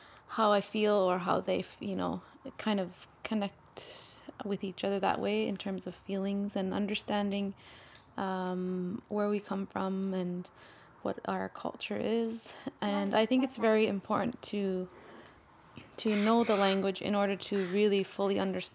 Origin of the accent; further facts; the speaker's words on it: Canada; first language Inuktitut; English is a second language; Inuktitut being my first language, I think it's very important for my kids to speak it as well